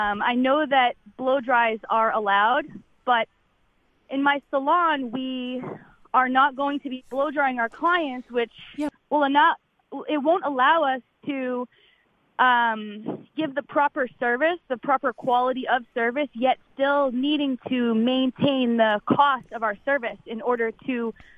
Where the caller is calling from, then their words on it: Boston, Massachusetts, United States; from Jamaica Plain. I'm just calling in as a salon owner